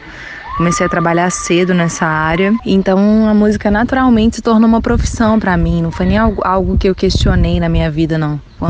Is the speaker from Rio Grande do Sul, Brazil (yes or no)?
no; Sabará, Minas Gerais, Brazil; Eu sou de Sabará, é uma cidade na região metropolitana de Belo Horizonte, né, mas... apesar de estar muito próxima, assim, da capital, é uma cidade bem antiga.